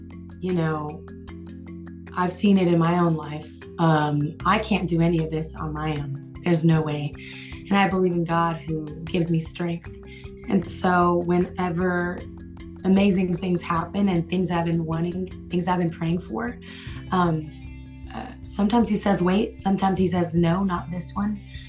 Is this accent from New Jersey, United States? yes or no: no; Dallas, Texas, United States; I'm from Dallas, Texas, but I go back and forth from Dallas to Nashville, do a lot of recording.